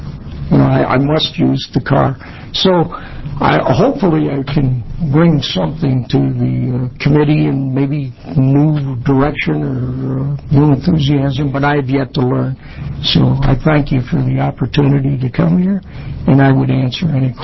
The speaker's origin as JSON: {"language": "English", "town": "Milwaukee", "region": "Wisconsin", "country": "United States", "tie": "born or raised there", "moved": "yes", "said": "When I moved out here in 1966, I came from Milwaukee, Wisconsin, and there we learned early the benefits and the opportunities to use mass transportation because it was there and we grew up with it."}